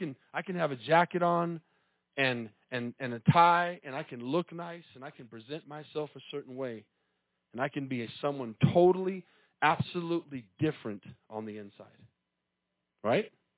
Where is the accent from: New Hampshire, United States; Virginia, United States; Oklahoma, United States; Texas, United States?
Texas, United States; Coming from where I come from the Metroplex. It's about 8 or 9 million people where I live.